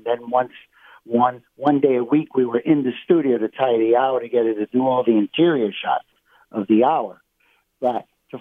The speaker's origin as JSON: {"language": "English", "town": "New York City", "region": "New York", "country": "United States", "tie": "born or raised there", "said": "No, man. I grew up in Spanish Harlem. I rode the bus or the train."}